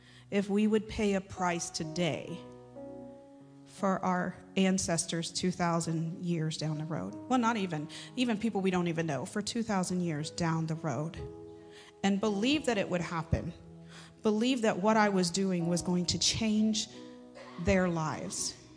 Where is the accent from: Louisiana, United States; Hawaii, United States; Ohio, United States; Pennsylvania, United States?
Ohio, United States; I'm from Ohio. I've lived in Ohio all of my life.